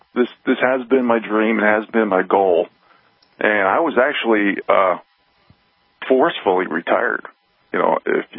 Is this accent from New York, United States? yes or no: yes; New York, United States; So this has been my dream to live this way since I was a teenager back growing up in New York, to live off the grid, off the land, hunt and fish.